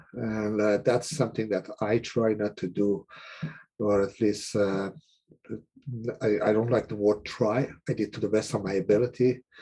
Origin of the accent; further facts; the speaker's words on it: Iran; moved away as an adult; now in United States; I'm originally from Iran. I came to the States in 1978. I did not come here to stay.